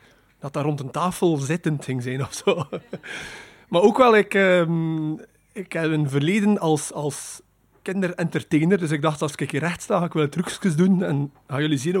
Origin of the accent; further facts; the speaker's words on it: Poperinge, Flanders, Belgium; Ik ben opgegroeid in Poperingen